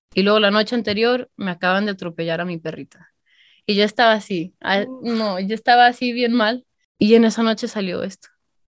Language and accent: Spanish; Calvillo, Aguascalientes, Mexico; yo soy de Calvillo, Aguascalientes, estuvimos como 6, 7 meses viviendo allá